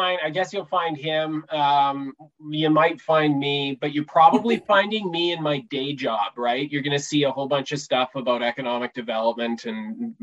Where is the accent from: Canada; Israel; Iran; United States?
Canada